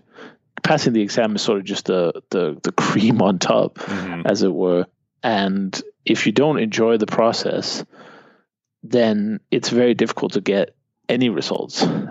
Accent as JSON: {"language": "English", "country": "Denmark", "second_language": "English", "said": "if you go to somewhere like Denmark, just as an example, my home country, 6 million people, so it's tiny."}